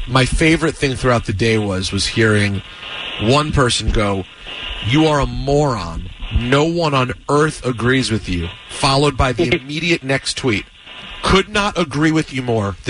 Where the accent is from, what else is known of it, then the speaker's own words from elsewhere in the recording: United States; I grew up in America with parents who loved